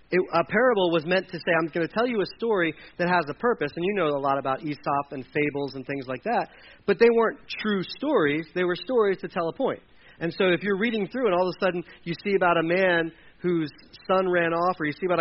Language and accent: English; Delaware, United States; I grew up in Delaware, and I'm not exaggerating.